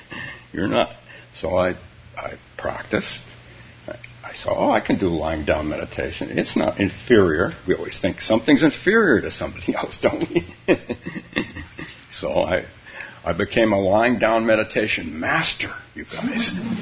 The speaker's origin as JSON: {"language": "English", "region": "California", "country": "United States", "tie": "born or raised there", "said": "Which reminds me that when I grew up in California and close to water, and I had and still do have two younger sisters"}